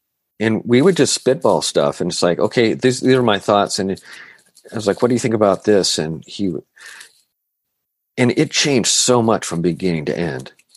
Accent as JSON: {"language": "English", "region": "Oregon", "country": "United States", "tie": "born or raised there", "said": "I grew up in Oregon and I love the west."}